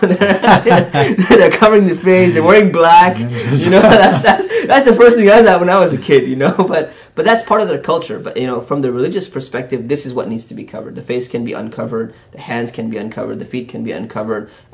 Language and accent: English; California, United States; I grew up in Orange County here. I grew up in a very, you know, mixed environment, different cultures and everything.